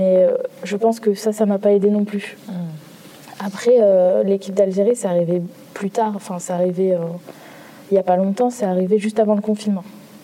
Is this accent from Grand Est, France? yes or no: no; Talence, Nouvelle-Aquitaine, France; Je suis née à Talence et j'ai grandi ici. J'ai été à toutes les écoles de Talence, donc je suis allée à Saint-Exupéry, après je suis allée à Victor-Louis